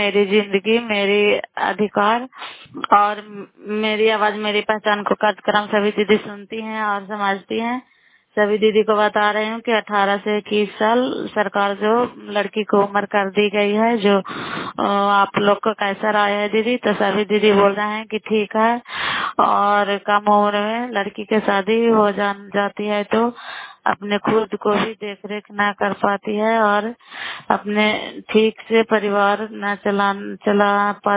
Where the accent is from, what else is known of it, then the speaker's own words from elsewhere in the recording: Bairiganj, Bihar, India; नालंदा जिला का राय ब्लॉक मकराता पंचायत ग्राम वैलीगंज की निवासी हूँ